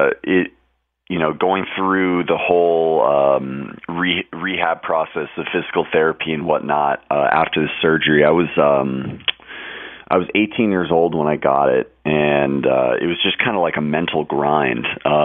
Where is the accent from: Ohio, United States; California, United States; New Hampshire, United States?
California, United States; Well, it's funny because I am from Southern California, laid back, but my dad is from Queens as well